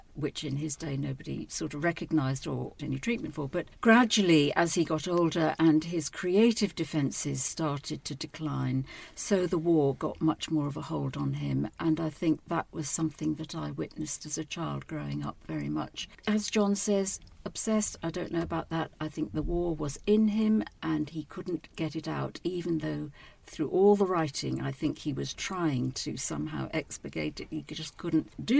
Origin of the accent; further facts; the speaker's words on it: Hong Kong; So although I was growing up in Hong Kong on the edge of China, by the age of 11, I knew all these places I'd never been to.